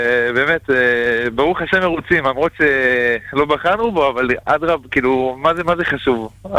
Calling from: Bnei Brak, Tel Aviv District, Israel; תודה, מבני ברק.

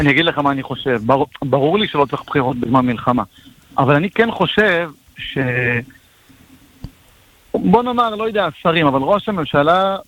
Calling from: Ashkelon, Southern District, Israel

